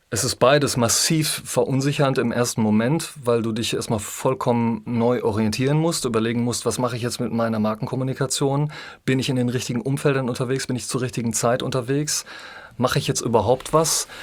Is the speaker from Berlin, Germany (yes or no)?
no; North Rhine-Westphalia, Germany; ich bin ja Ostwestfale, ne? Dreiländereck Hessen, NRW, in Niedersachsen